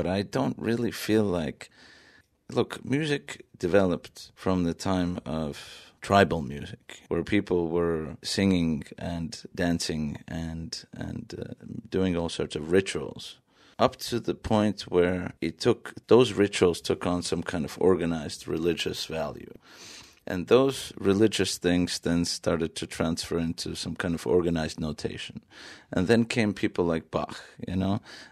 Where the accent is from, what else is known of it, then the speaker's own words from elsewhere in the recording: Tallinn, Harju County, Estonia; I'm from Tallinn, you know.